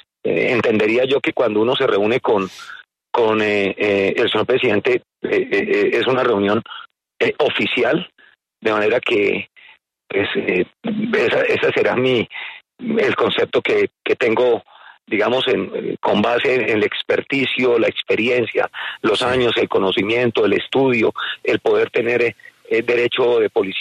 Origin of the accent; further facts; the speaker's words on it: Colombia; se lo digo como colombiano